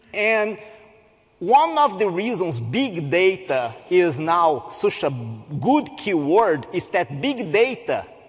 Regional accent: Brazil; now in United States; And I come originally from Brazil, and then I moved to the United States

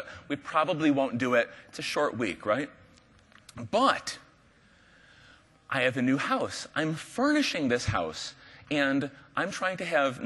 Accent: United States; You know, I'm American.

